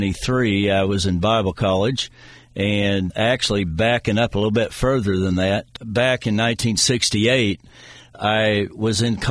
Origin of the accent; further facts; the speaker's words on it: Oklahoma, United States; No, I'm from Oklahoma originally